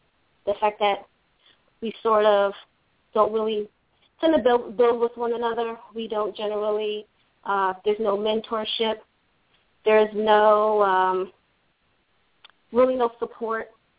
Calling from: Maryland, United States; I'm calling from Maryland.

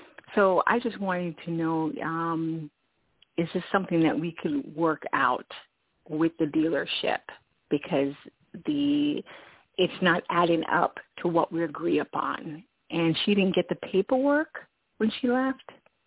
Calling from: Florida, United States; And I'm calling from Florida.

